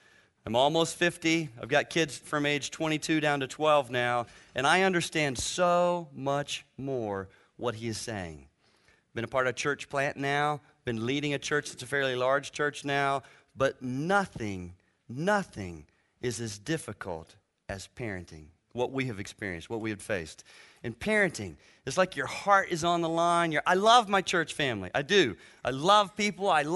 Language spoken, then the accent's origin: English; Kentucky, United States; I am from Kentucky, but right outside of Cincinnati, so we have teeth, we have shoes, we have vehicles.